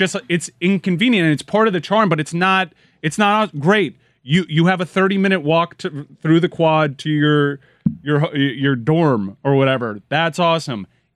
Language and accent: English; Miami, Florida, United States; I'm from Miami, and it's just a different way of life out there.